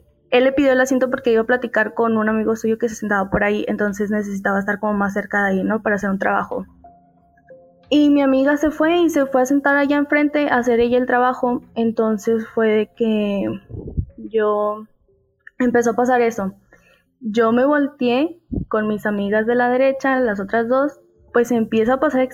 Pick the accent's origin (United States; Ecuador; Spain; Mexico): Mexico; Ok, para iniciar, yo soy de México.